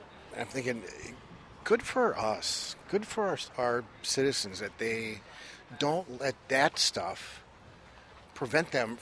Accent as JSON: {"language": "English", "town": "Appleton", "region": "Wisconsin", "country": "United States", "tie": "born or raised there", "said": "I was born and raised in Appleton. This is my hometown"}